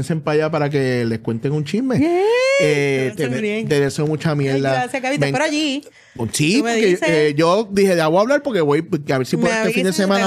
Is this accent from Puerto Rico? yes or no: yes; Puerto Rico; situaciones que hemos vivido como puertorriqueños